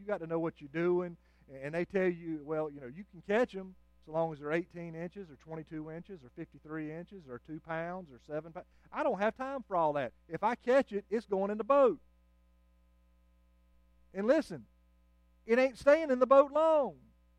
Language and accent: English; Lake Wylie, South Carolina, United States; I grew up on Lake Wylie, South Carolina. When I was 2 years old, my parents had enough sense to move far enough away from Charlotte, North Carolina to get us away from the city.